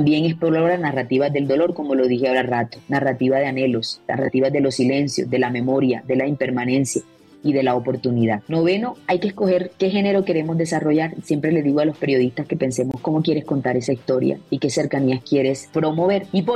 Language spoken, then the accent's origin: Spanish; Montería, Córdoba, Colombia; yo soy del Caribe colombiano, yo soy de Montería.